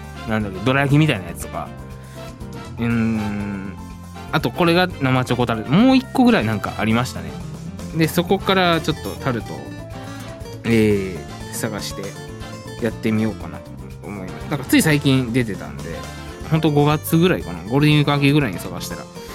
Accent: Kyoto, Japan; 自分は京都出身なんですけど本当に存じ上げなくて

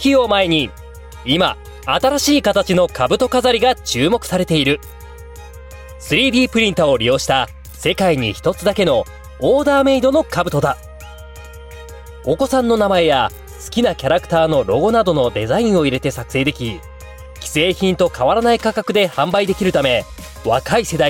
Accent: Hokkaido, Japan; 私のね、出身地北海道は今おそらくお花見してるでしょうくらいの時期なので

